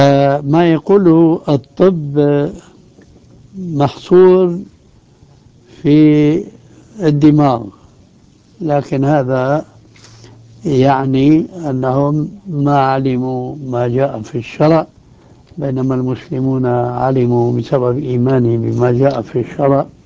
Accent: Damascus, Damascus Governorate, Syria; عندنا في دمشق ماء يسمى بماء الفية، ومنبعه خارج دمشق في قرية اسمها الفية

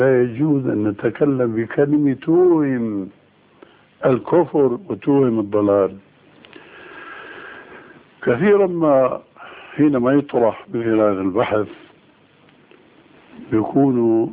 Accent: Syria; مثلا عندنا في سوريا العلويين والإسماعيليين.

